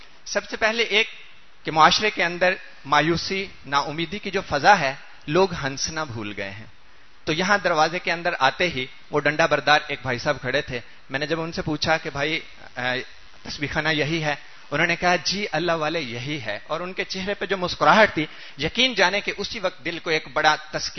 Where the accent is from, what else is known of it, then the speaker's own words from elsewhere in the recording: Bhakkar, Punjab, Pakistan; میں ڈسٹرکٹ بھکھر سے آیا ہوں.